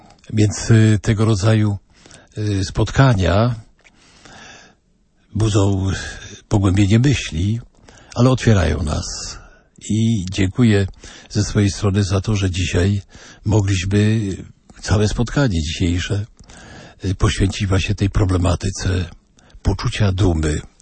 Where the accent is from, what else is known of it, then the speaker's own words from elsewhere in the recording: Łódź, Łódź Voivodeship, Poland; ja mam tę radość, że jako łodzianin muszę przypomnieć